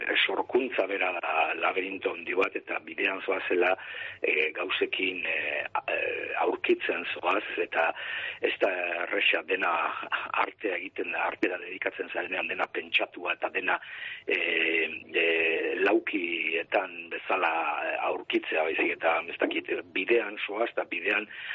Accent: Markina-Xemein, Basque Country, Spain; berriro itzultzen naiz nire herrira, gaur egune Markina Xeminen bizinaz

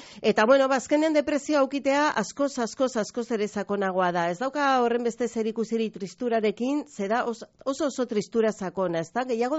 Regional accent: Basque Country, Spain; ni Durangaldetik nator

